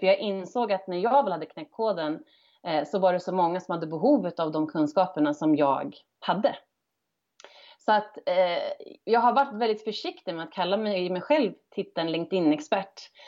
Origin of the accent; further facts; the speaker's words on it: Örebro, Stockholm County, Sweden; Som valde att flytta hem till min hemstad Örebro.